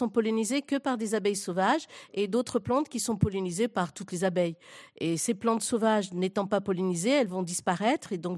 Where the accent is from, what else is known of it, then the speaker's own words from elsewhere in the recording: Algeria; born there; Je suis née en fait en Algérie. Je suis née pendant la guerre en plus